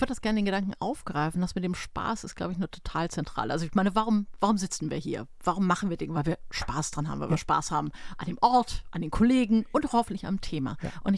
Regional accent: Berlin, Germany; now in Hamburg, Germany; bin keine gebürtige Hamburgerin, komme aus Berlin.

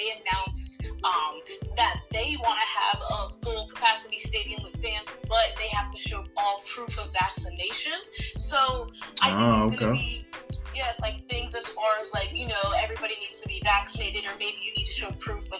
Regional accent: Orlando, Florida, United States; And I am from Orlando, Florida, and it has always been my dream since I was in the second grade to become an ESPN sports broadcaster.

